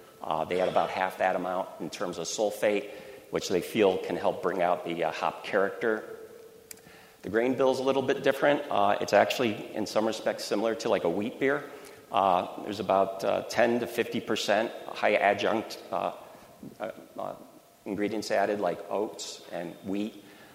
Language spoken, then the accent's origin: English; Connecticut, United States; I'm from Connecticut, and I go up there every year, but no one ever mentioned New England IPAs to me.